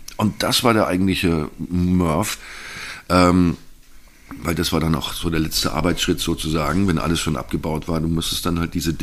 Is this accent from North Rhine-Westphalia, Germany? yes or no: no; Bavaria, Germany; Genauer gesagt war das in Unterfranken. Ist ja außerhalb von Deutschland, da komme ich nämlich her. Ich bin gar nicht deutsch, ich bin Unterfranke.